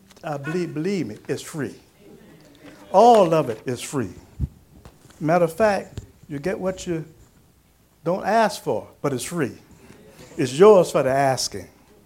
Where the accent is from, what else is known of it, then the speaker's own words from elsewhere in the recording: Williamsburg, Virginia, United States; I was born and raised in Williamsburg.